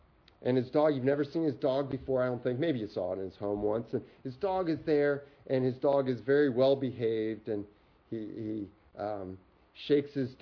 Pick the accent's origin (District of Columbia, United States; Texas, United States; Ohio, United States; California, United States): Ohio, United States; Delaware; We lived in my hometown of Delaware, Ohio, until January 1st.